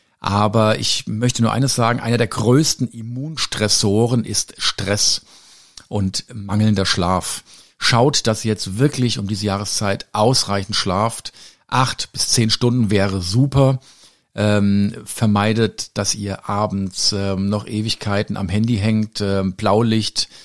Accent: Hesse, Germany; viele Grüße an meine Heimat, das schöne Hessen. Da nennt man ja so die Erkältung, den grippalen Infekt, ganz einfach einen Bips.

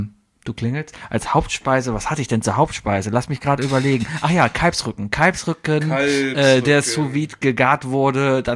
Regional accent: Cologne, North Rhine-Westphalia, Germany; Wie man das halt so macht, als Kölner, der sich überall auskennt.

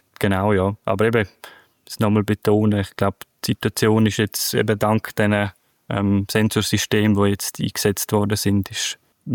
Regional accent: Graubünden, Switzerland; Zum Beispiel bin ich jetzt letztes Wochenende in meiner Heimat gewesen, in Engadin, über den Julierpass.

